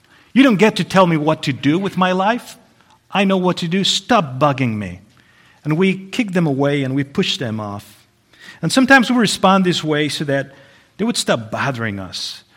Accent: Mexico; now in United States; and I'm originally from Mexico, as some of you already know, but this is my first time in North Carolina

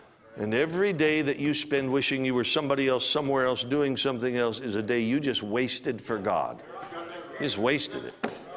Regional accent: Alaska, United States; I'm from Alaska. You know that. Spent all my life in Alaska. Alaska is a unique place. It is. It's a beautiful place, wonderful place. It was a good place to grow up.

